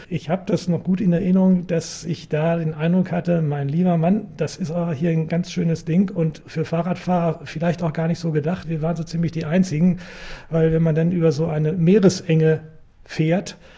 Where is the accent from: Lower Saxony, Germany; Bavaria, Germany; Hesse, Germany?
Lower Saxony, Germany; Hanover; Ich bin ein gebürtiger Hannoveraner, in der Innenstadt groß geworden und seit 50 Jahren an verschiedenen Orten in der List wohnend.